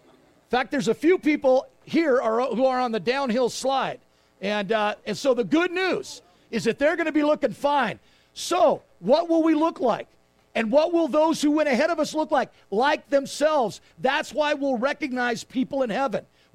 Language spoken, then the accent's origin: English; Laguna Beach, California, United States; I grew up in Laguna Beach in the canyon. We had about an acre of land and we had fruit trees.